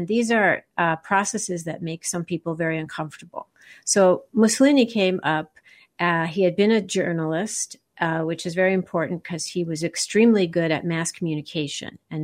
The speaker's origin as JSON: {"language": "English", "country": "United States", "said": "I was writing as an American who was concerned with seeing these patterns occur in our time and place."}